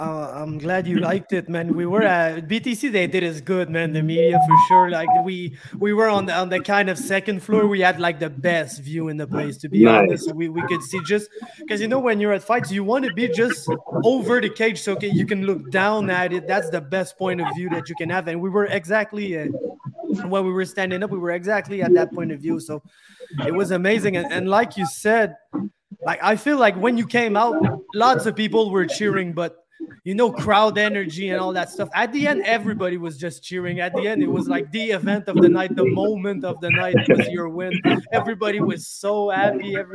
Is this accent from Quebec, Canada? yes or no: yes; Quebec, Canada; You know, I'm from Quebec, so we're basically in the same shit, me and you, like restrictions wise